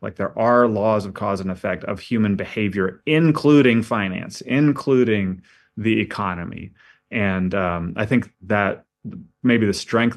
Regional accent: United States; But I do kind of have that fear as an American as well.

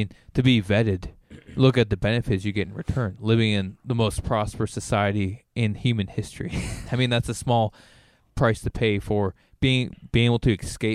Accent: Canada; now in United States; I mean, I'm from Canada, so it wasn't as rigorous as probably other people have to go through

